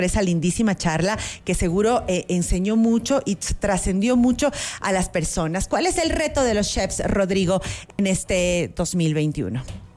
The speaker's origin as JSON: {"language": "Spanish", "country": "Ecuador", "said": "es una experiencia que todos debemos vivir como ecuatorianos"}